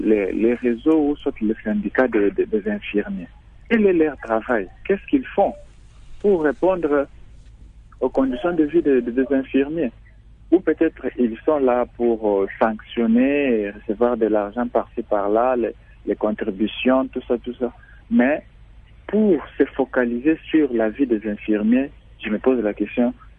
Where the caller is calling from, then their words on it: Kinshasa, DR Congo; ici à Kinshasa.